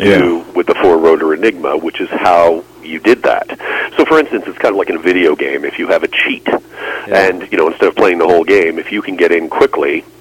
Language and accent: English; Canada; as a Canadian military historian, you can't get away from Dieppe.